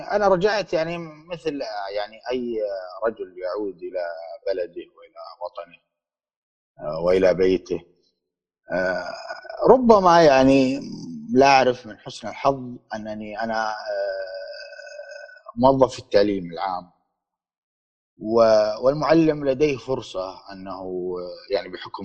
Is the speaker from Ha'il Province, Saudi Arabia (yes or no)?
yes; Fayd, Ha'il Province, Saudi Arabia; فيد طبعا هي قريتي وبلدي الذي أعيش فيه